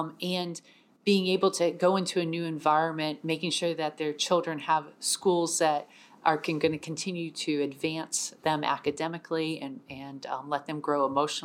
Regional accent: Canton, Ohio, United States; I grew up in Canton, Ohio, which is a small town about an hour south of Cleveland, home of the Pro Football Hall of Fame

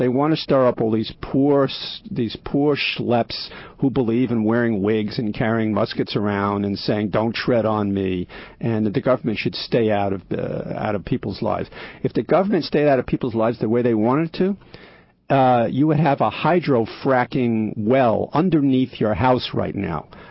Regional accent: United States; but especially in America, because I'm an American and that's what I'm concerned about

